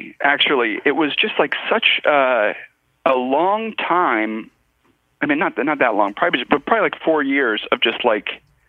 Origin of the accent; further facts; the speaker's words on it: Virginia, United States; Yeah, kind of all around the, like, D.C.-ish area.